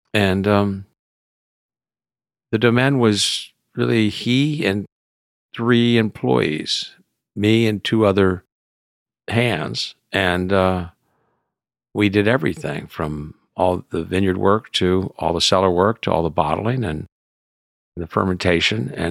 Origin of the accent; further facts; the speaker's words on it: Houston, Texas, United States; I mean, I was raised in Houston as a city kid